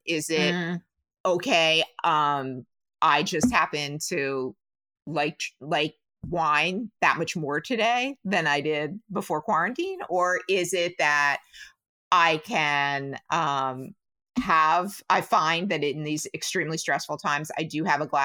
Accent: New Jersey, United States; And I grew up in New Jersey. Total Jersey girl.

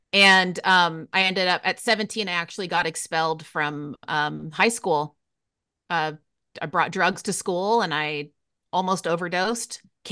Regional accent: Waco, Texas, United States; also born or lived in San Francisco Bay Area, California; So I grew up partly in mostly Waco, Texas, but also we're originally from the San Francisco Bay Area.

